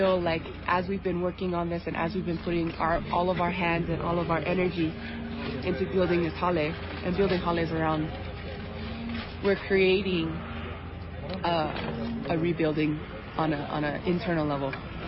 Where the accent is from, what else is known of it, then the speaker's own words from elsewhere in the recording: Hana, Hawaii, United States; I was born in the mainland. And my family is from Hana, Maui. And then I was raised in Hana, Maui.